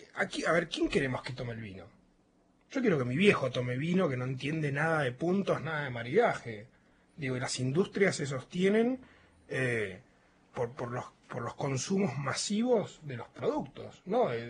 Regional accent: Isidro Casanova, Buenos Aires Province, Argentina; moved away as an adult; now in Mendoza, Argentina; Yo llegué a Mendoza en el 2002 de Buenos Aires. Soy de Buenos Aires, soy de La Matanza, de Isidro Casanova.

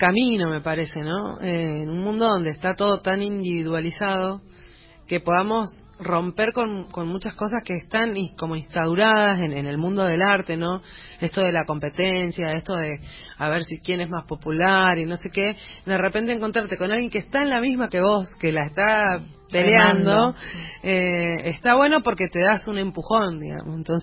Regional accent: Chubut, Argentina; yo soy de Chubut y él es de Tucumán.

